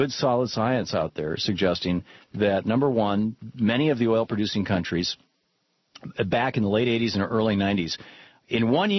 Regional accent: Michigan, United States; Where I grew up in Michigan, there used to be oil wells.

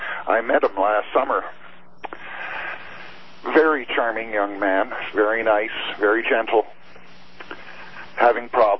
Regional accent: Canada; because as I say, I'm a Canadian. I have no legal status in the U.S., so don't want any.

